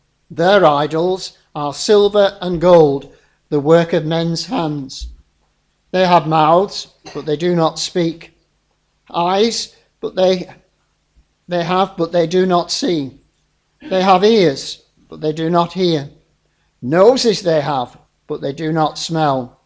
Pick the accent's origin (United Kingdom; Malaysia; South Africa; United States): United Kingdom; Preston, North West England; I'm from Preston.